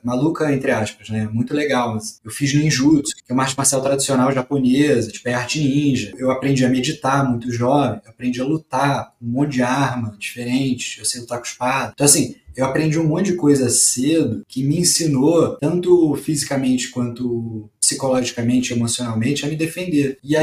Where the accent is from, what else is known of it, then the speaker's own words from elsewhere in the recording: Rio de Janeiro, Brazil; accent: carioca; moved away as an adult; Eu nasci e cresci no Rio, eu fiquei lá até mais ou menos uns 22, 23 anos de idade.